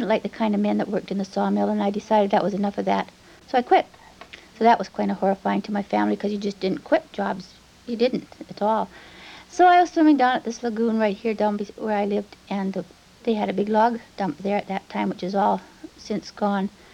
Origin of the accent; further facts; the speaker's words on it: Nanaimo, British Columbia, Canada; of course. And I was born right here in Nanaimo. My father also was born in Nanaimo, and my grandfather jumped ship here many years ago. And I lived right here in Salt Air, grew up right around here.